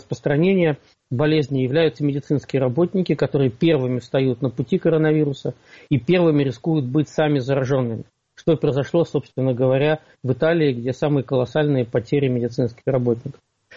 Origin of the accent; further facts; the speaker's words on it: Pskov Oblast, Russia; но я человек из Псковской провинции, я псковский региональный депутат.